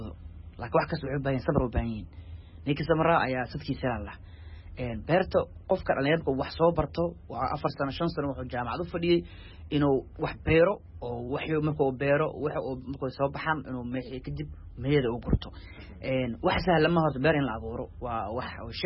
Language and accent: Somali; Hiran, Somalia; waxaan ka imaaday dhulka beeraleyda ah oo inta badan dalagga oo ka imaado oo hiiraan